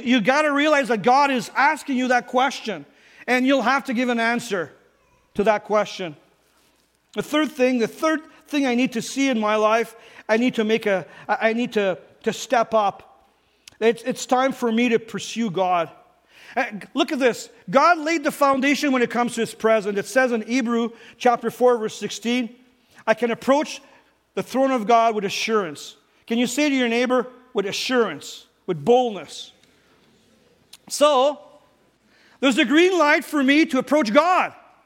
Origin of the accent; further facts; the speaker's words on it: Ontario, Canada; Like most of you know, I was raised in Northern Ontario, and I did a lot of hunting and fishing.